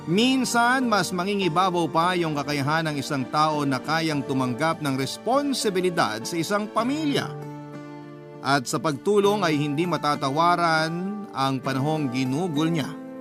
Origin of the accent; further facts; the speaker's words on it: Central Luzon, Philippines; 34 years old na sa ngayon. Taga Bulacan po ako pero yung trabaho ko ay nasa Makati.